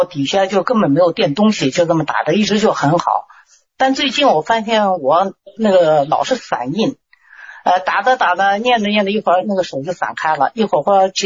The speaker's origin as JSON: {"language": "Chinese", "region": "Beijing", "country": "China", "said": "我就北京了。"}